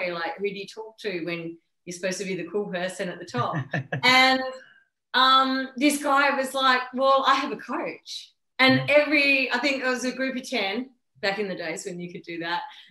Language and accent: English; Australia; Sorry, guys, we're Australian, we swear.